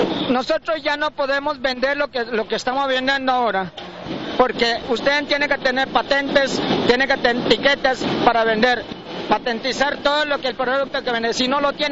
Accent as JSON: {"language": "Spanish", "town": "Talamanca", "region": "Limón", "country": "Costa Rica", "said": "esos son el mensaje mío que le doy para todo mi pueblo talamanqueño, que no se engañe."}